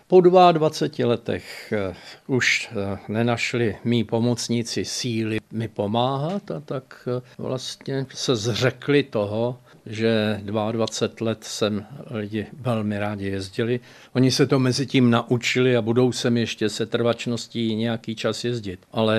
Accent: Macourov, Vysočina Region, Czechia; born there; moved away; Já odsud rozhodně nepocházím, žiju tu už 18 let a mé cesty byly poměrně složité. Narodil jsem se na Vysočině, Tam jsme byli, patřili k nůzným obyvatelům velmi malinké vesnice Macourov poblíž Žižkova pole.

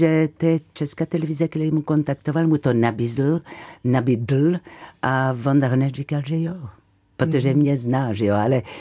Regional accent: Marseille, Provence-Alpes-Côte d'Azur, France; Czech is a second language; moved away; Hodně turistů. Já jsem z Marseille, tak je to takové trošku divoké.

